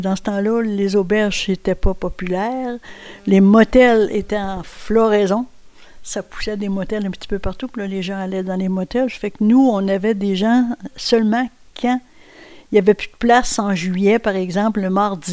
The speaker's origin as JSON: {"language": "French", "town": "Petite-Vallée", "region": "Quebec", "country": "Canada", "tie": "born there", "said": "Je vis à la Maison Lebreu. C'est chez nous. Moi, je suis née ici à Petite-Vallée, dans cette maison aussi. C'était la maison de mon père, il l'avait eu de son père."}